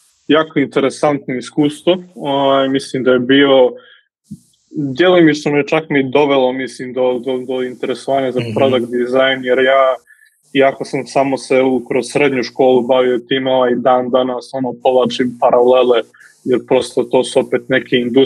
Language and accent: Serbian; Coast, Montenegro; now in Podgorica, Montenegro; Ja sam iz Crne Gore, rodio sam se na Primorju, ali nekih zadnjih desetak godina živim u Podgorici.